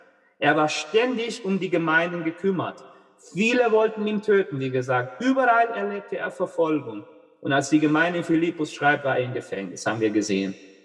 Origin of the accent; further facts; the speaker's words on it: Peru; German is a second language; Ich komme aus Peru, da ist viel Leid gerade in Peru.